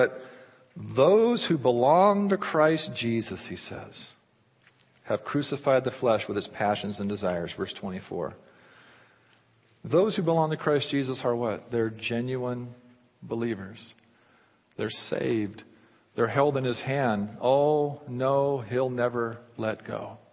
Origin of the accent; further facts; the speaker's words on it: Oregon, United States; I grew up in Southern Oregon, and off the backyard of one of the houses we lived in was one of these revival, holiness, Holy Ghost, crazy churches.